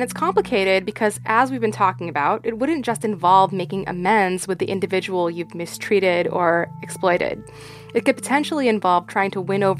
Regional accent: Philippines; keeps my Filipino traditions alive. If I didn't have relationships with them, would I be, quote unquote, as Filipino as I am today?

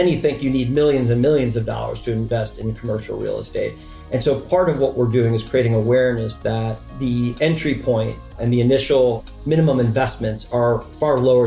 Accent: Chicago, Illinois, United States

